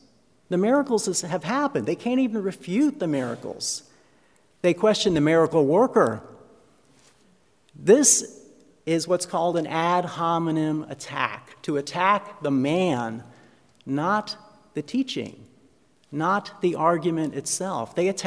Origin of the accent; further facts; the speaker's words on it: Pittston, Pennsylvania, United States; also born or lived in Wilkes-Barre; My birthplace is Wilkes-Barre, Pennsylvania. But my hometown is Pittston.